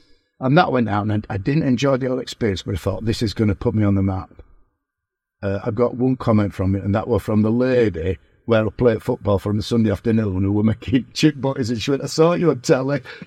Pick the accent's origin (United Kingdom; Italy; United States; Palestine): United Kingdom; Birstall, Yorkshire and the Humber; born there; I was born in Birstall, which is probably 10 to 12 miles from Ellen Road.